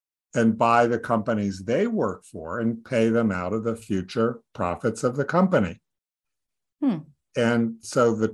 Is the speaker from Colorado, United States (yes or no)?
yes; Denver, Colorado, United States; also born or lived in Connecticut; So I grew up in Denver, Colorado, and my mom was a bookkeeper